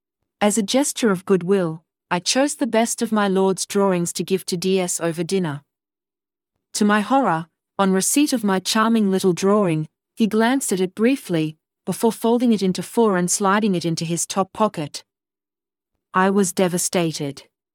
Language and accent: English; Australia; born there; Even though I was born in Australia